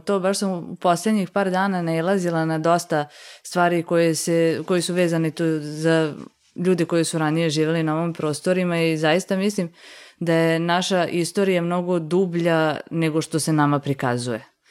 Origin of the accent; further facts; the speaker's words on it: Pančevo, Vojvodina, Serbia; Ja sam iz Pančeva, to je grad koji nije toliko mali